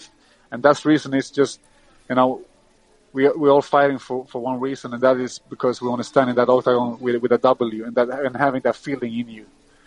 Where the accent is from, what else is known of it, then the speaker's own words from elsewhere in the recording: Stockholm, Stockholm County, Sweden; every fight I do in Sweden, in Stockholm, I'm going to do my best